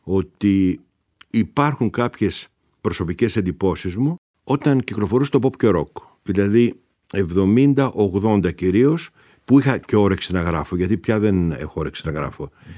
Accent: Greece; Μεγαλώνοντας στην Ελλάδα τη δεκαετία του 60

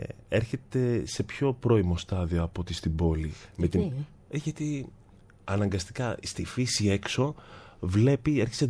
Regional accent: Patras, Western Greece, Greece; Είχε στην Πάτρα σινεμά, απλώς εμάς δεν μας πηγαίνανε, ξέρετε.

